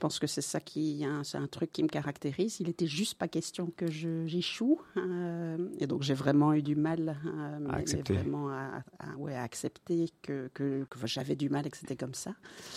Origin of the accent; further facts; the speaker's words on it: Boussu, Wallonia, Belgium; moved away as an adult; also born or lived in Brussels; Je suis née à Boussu.